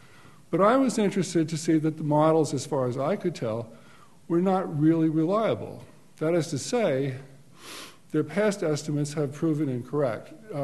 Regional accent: Long Island, New York, United States; also born or lived in California; I grew up in Long Island, and when I was a kid, we always had days off from school for hurricanes.

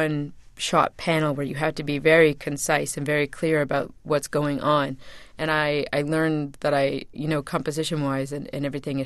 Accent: Canada; The Kennedys are fascinating because I'm Canadian and this is like a big American thing.

